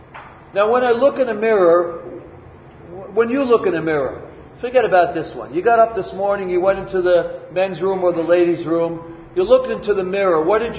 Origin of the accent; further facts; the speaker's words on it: New York, United States; you'd probably think I was going to rob you because I'm from New York.